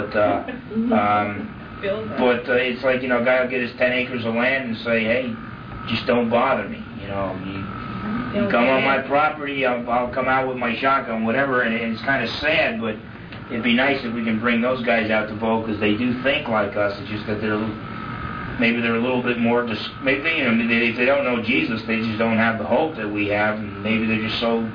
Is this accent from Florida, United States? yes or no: no; New Jersey, United States; I come from New Jersey, New York, New Jersey, real packed in.